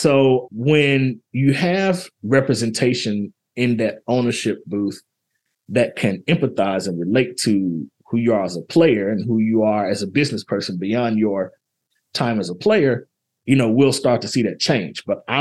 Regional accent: Arkansas, United States; to go to my home state of Arkansas and talk to people there

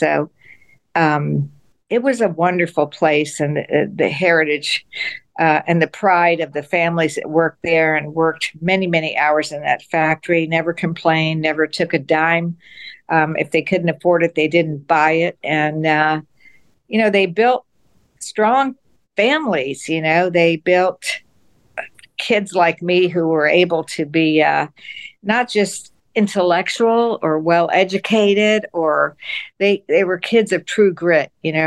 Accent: Tampa, Florida, United States; born there; I was born in Ybor City.

